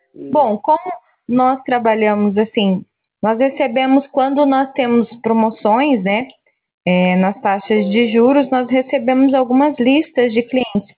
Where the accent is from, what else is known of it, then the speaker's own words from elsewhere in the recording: Cascavel, Paraná, Brazil; Eu sou de Cascavel, no Paraná.